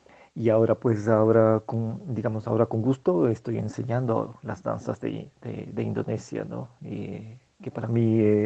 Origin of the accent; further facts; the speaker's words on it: Ecuador; soy ecuatoriano, vivo acá en Quito, que es la capital de Ecuador.